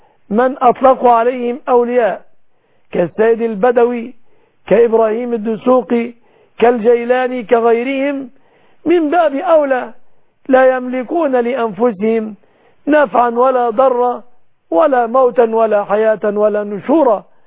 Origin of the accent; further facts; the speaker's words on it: Egypt; بلادنا مصر